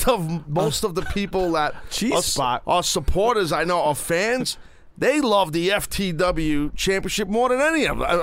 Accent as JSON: {"language": "English", "country": "United States", "said": "So I'm an American."}